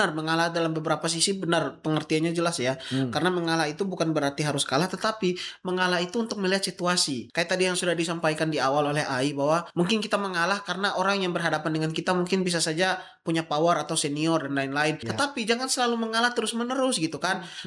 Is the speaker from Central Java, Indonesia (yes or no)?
no; Ternate, North Maluku, Indonesia; Kalau kita orang Ternate ya, orang timur kan jam 9 masih normal lah ya.